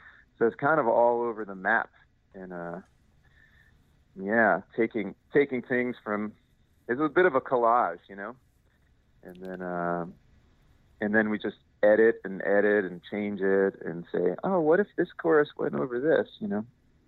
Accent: New York, United States; I'm from New York and it just never spoke to me.

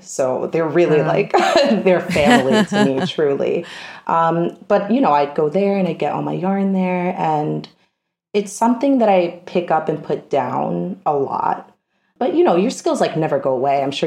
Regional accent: Brooklyn, New York, United States; I'm born and raised in Brooklyn. I went to Midwood High School.

